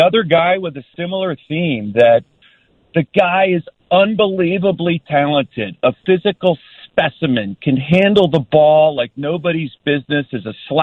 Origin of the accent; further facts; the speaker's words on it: Philadelphia, Pennsylvania, United States; I'm from Philadelphia, so I've been calling about our friend Carson Wentz